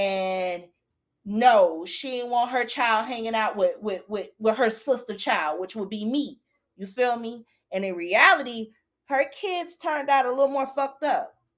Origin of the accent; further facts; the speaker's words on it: Daytona Beach, Florida, United States; also born or lived in Jacksonville; Sometimes I would be down there for a whole school year and go back home with my mom, which we are from Daytona. My dad is from Jacksonville. So I grew up with both sides.